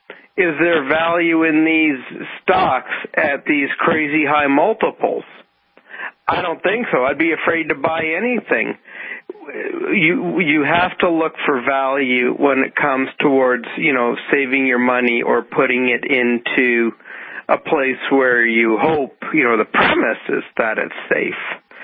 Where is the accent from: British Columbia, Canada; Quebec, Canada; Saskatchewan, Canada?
British Columbia, Canada; I'm from British Columbia, for those listeners who don't know